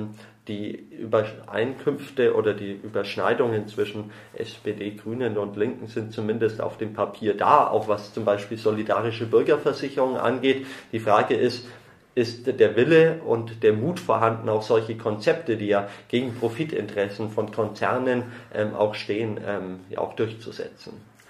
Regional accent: Nuremberg, Bavaria, Germany; Ich bin 33 Jahre in Nürnberg geboren und aufgewachsen, habe 3 Kinder, lebe gerne in dieser Stadt

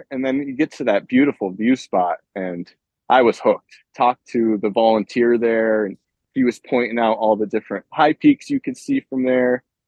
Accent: Apalachin, New York, United States; now in Endicott, United States; I'm originally from the Binghamton, New York area, more specifically, Appalachian, New York, which is kind of ironic, a little small town outside of, Binghamton. And I grew up there.

